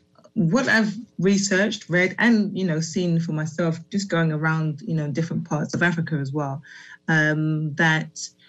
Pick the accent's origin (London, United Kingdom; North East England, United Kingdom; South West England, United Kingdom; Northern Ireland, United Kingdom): London, United Kingdom; born and raised in London.